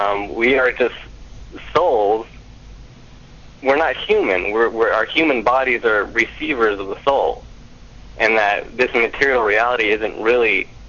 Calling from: West Palm Beach, Florida, United States; I'm calling from West Palm Beach, Florida.

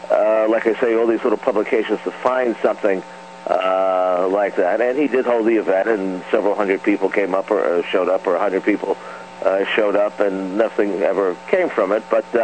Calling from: New York City, New York, United States; I'm calling from New York City, a couple blocks from the Empire State Building.

